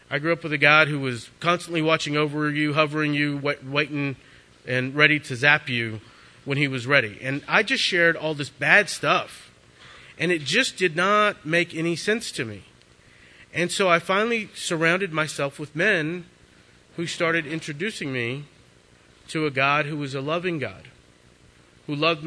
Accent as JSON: {"language": "English", "town": "Lockhart", "region": "Texas", "country": "United States", "tie": "born there", "said": "We came out here because this is really close to home. I was born in Lockhart. My mom and dad live in Kyle."}